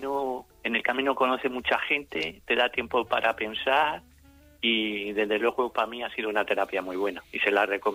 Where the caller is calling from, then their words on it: Puente Ulla, Galicia, Spain; De Galicia, de Puente Ulla.